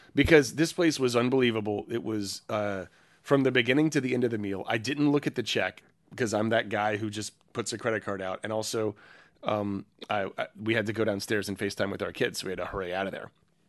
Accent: United States; So we're from the States

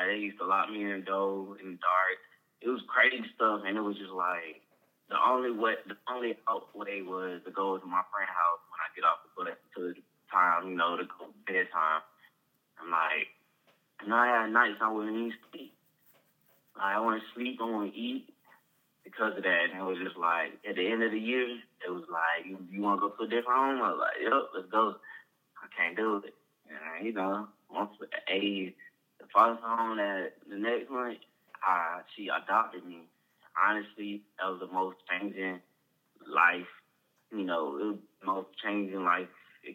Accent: Georgia, United States; I'm from Fulton County. I'm a Grady baby.

